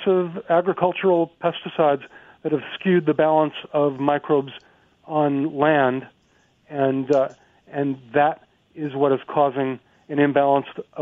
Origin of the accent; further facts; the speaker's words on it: Chicago, Illinois, United States; One of my favorite examples is my hometown of Chicago has been sued for sending their sewage down the Mississippi River